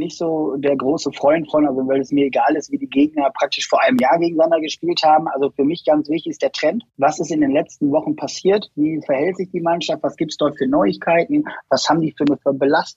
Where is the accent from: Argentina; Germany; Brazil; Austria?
Germany; Lippstadt, North Rhine-Westphalia; Ja, ich komme aus Lippstadt